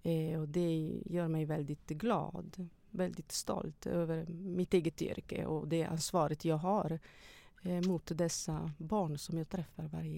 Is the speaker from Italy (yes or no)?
yes; Italy; Swedish is a second language; now in Sweden; när jag säger att jag kommer från Italien, vad härligt Italien, men hur kunde du flytta hit till det tråkiga Sverige